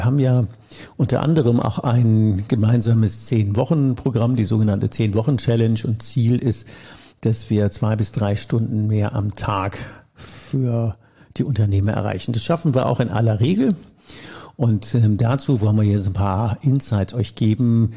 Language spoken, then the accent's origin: German; Rhineland, Germany; wie sagt man bei uns im Rheinland, das geht ja auf kein Kuhhaut.